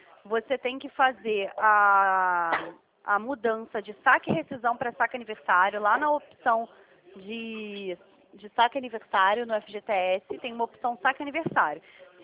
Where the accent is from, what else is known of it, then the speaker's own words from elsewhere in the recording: Rio de Janeiro, Brazil; meu CPF é do Rio, sou carioca, nascida na Tijuca